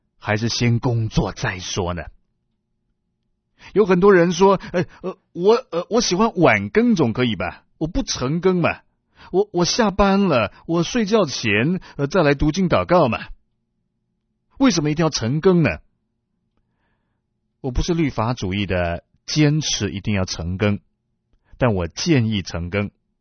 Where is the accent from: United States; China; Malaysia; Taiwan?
China; 我们中国人都希望衣锦还哪里呢？衣锦还乡。